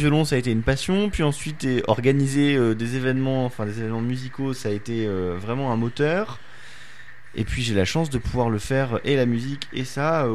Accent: Nice, Provence-Alpes-Côte d'Azur, France; born there; Jeune, ça c'est sûr, j'ai 29 ans. Donc je suis né en 1992 à Nice.

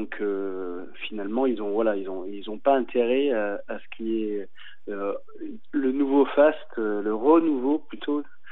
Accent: Auvergne-Rhône-Alpes, France; Alors, je suis auvergnat, donc je me balade beaucoup, je fais beaucoup de randonnées.

